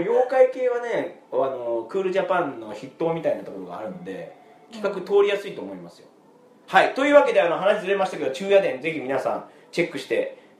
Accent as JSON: {"language": "Japanese", "region": "Kyoto", "country": "Japan", "said": "京都出身だから言うんですけど、"}